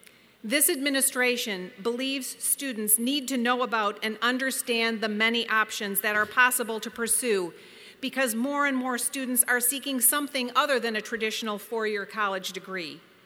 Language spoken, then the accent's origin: English; Michigan, United States; I want to say a special hello to the students from my home state of Michigan